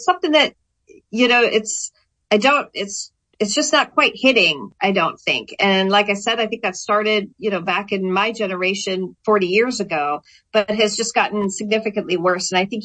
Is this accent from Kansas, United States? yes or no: no; Minnesota, United States; Yes, I did. So I went to what was considered one of the best public schools in the state.